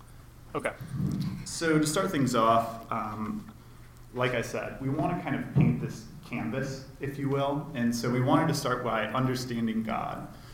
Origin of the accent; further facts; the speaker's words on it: Chicago, Illinois, United States; So I was born in Chicago, kind of raised in a culturally Catholic family.